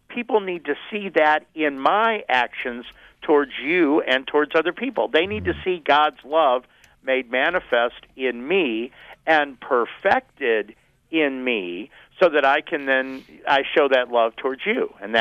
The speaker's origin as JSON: {"language": "English", "region": "Missouri", "country": "United States", "said": "You know, I'm from Missouri, which is called the Show Me State."}